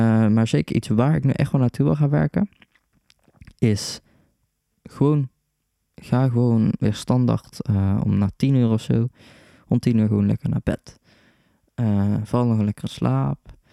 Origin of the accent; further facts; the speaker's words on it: Oosterhout, North Brabant, Netherlands; Ik kom uit Oosterhout. Dat is naast Breda. Dat is niet echt in de buurt van Den Haag, Scheveningen.